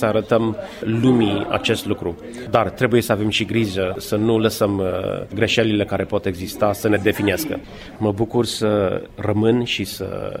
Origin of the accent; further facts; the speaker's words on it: Timișoara, Timiș County, Romania; Acest lucru trebuie să rămână punctul important pentru noi ca și timișoreni.